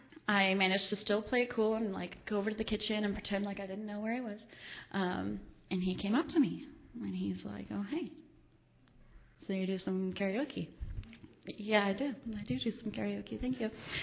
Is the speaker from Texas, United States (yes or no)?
no; Stanwood, Washington, United States; I'm sorry, I'm from Stanwood Camino Island.